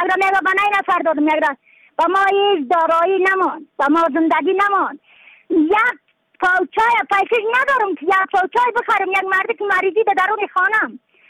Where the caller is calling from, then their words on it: Badakhshan, Afghanistan; از بدخشان هستم، مرکز بدخشان